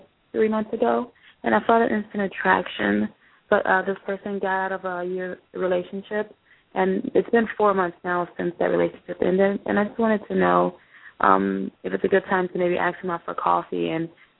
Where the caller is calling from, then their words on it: North Carolina, United States; I'm calling from North Carolina.